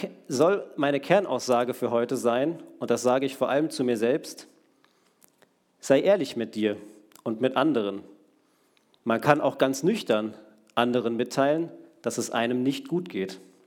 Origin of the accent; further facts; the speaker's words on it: Rimbach, Hesse, Germany; Ich habe meine Heimat Rimbach wirklich geliebt. Aber wir mussten umziehen und als Kind muss man einfach mit umziehen. Ich konnte nicht dort bleiben. Also kamen wir in Lauterbach an.